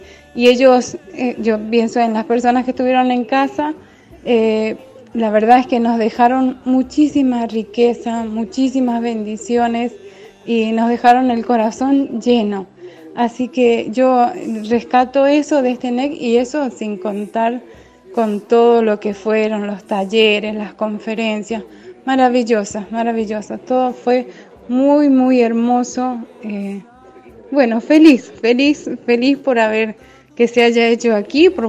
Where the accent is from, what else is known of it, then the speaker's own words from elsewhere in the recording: Puerto San Julián, Santa Cruz, Argentina; soy de Puerto San Julián, así que me tocó ser anfitriona